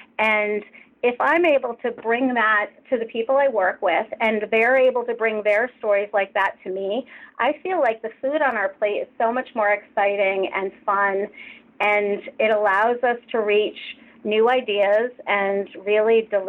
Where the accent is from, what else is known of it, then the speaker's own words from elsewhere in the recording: Maine, United States; also born or lived in Connecticut; My extended family is from Maine, and when we moved to Connecticut from Maine, one of the things we brought with was this whoopie pie recipe.